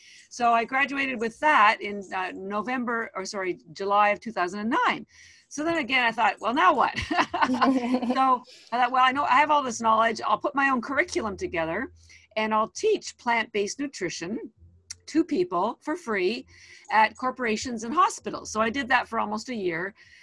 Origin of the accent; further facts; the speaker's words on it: Toronto, Ontario, Canada; moved away as an adult; now in Boston, United States; I live in Boston, Massachusetts. I've lived here 33 years. Wow. However, I am Canadian, a homegrown girl, born in Toronto.